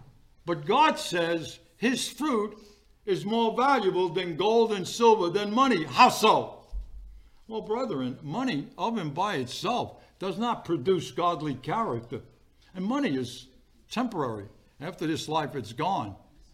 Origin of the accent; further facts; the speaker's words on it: Brooklyn, New York, United States; And I grew up in Brooklyn, two-story building. Downstairs, my dad had his the shop.